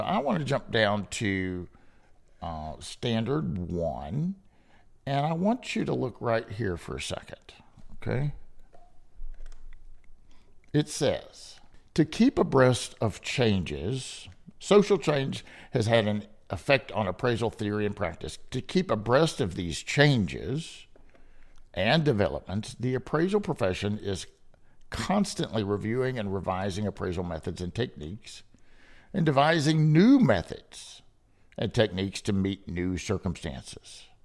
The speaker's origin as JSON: {"language": "English", "region": "Kentucky", "country": "United States", "said": "You know, I'm from Kentucky and we talk a little funny anyway, right?"}